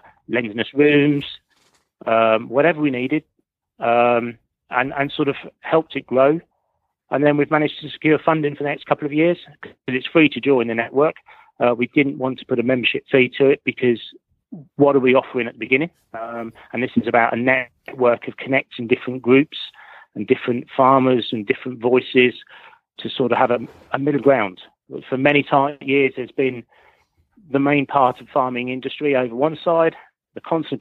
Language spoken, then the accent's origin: English; England, United Kingdom; me as an English farmer